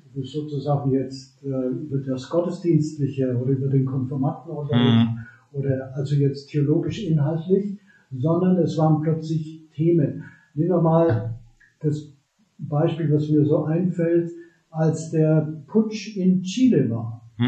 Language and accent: German; Neuendettelsau, Bavaria, Germany; ich komme aus Neu-Dettelsau in Mittelfranken.